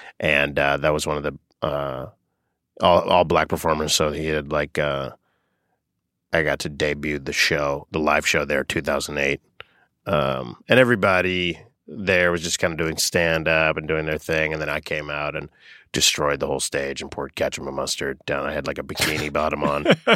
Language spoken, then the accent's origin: English; Boca Raton, Florida, United States; Boca Raton, Florida.